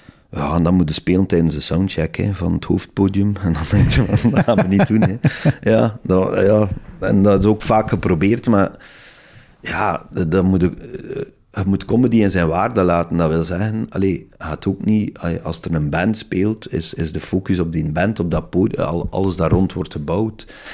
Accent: Zulte, Flanders, Belgium; also born or lived in Waregem; Maar ik ben eigenlijk geboren in Waregem, opgegroeid in Zulte. Dus dat is mijn regio, weet je.

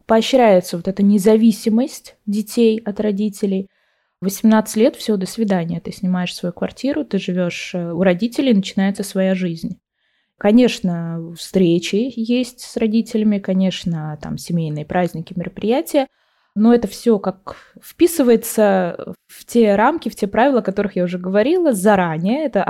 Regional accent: India; now in Netherlands; Я росла сама в Индии

